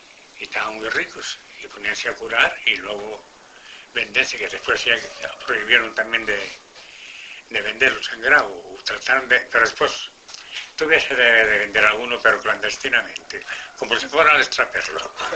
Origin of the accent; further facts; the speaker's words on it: Faedo, Asturias, Spain; Un pueblo que llaman Faedo.